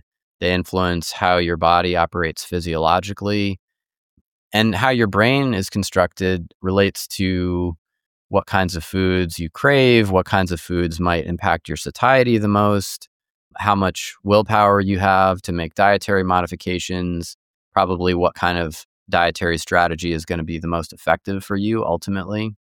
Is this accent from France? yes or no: yes; France; which is what was my experience growing up in France